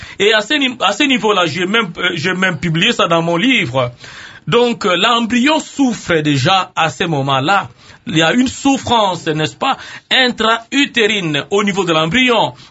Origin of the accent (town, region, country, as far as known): Kinshasa, DR Congo